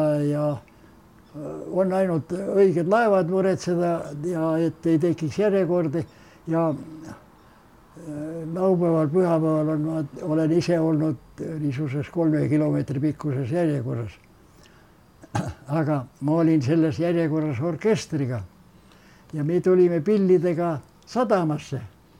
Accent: Saare County, Estonia; ma olen rahvuselt saarlane. Ma olen väga palju, minu üle on naertud selle õe tähe pärast

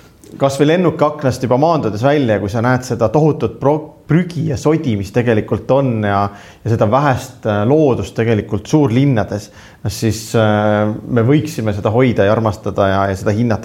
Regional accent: Saare County, Estonia; also born or lived in Tartu; Need Tartus ma olen sündinud ja Tartus on ka mu isapoolsed sugulased. Ja tõesti, et kui ma olin aastane, siis Tartust Saaremaale me kolisime, nii et mina pean enda koduks ikkagi Saaremad. Nii et ma olen ikkagi seal üles kasvanud, sündinud, oskan ka Saare murrakut.

